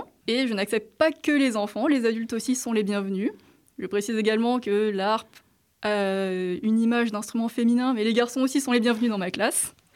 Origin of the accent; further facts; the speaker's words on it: Île-de-France, France; j'ai 31 ans. Je suis originaire de la Seine-Saint-Denis et je suis arrivée à Domfront en juillet 2024, c'est-à-dire il y a un an.